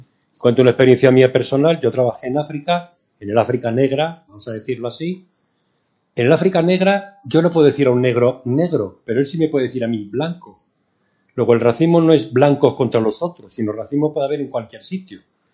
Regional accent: Spain; yo como español me reclamo fenicio, griego, cartaginés, romano, judío, árabe.

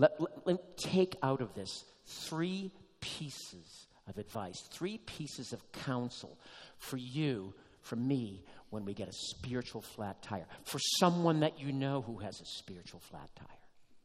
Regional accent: Massachusetts, United States; He lived up in Massachusetts. I'm from Massachusetts.

